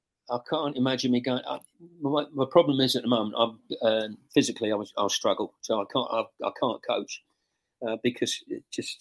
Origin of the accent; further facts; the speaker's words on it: London, United Kingdom; I was brought up in London. I played at Fulham, and my brother played for Wimbledon. So, I was more a London boy, you know, more than anything, and moved down to Crawley when I was 16.